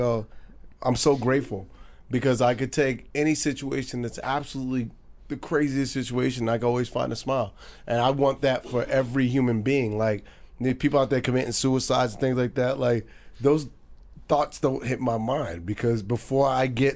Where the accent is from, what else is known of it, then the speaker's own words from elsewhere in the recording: New York, United States; I'm a New Yorker.